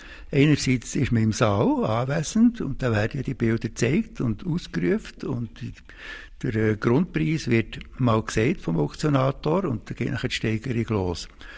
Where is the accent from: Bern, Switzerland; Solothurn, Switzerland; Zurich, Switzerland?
Bern, Switzerland; Thun; wir sind beide in Thun aufgewachsen